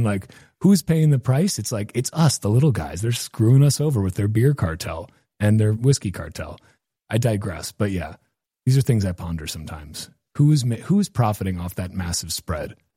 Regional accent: Wisconsin, United States; I'm from Wisconsin, so that's why I have to drink Miller Lite

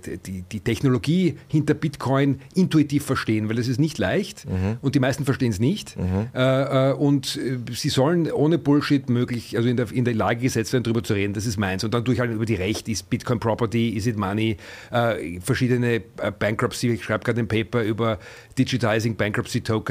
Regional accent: Vienna, Austria; moved away as an adult; now in England

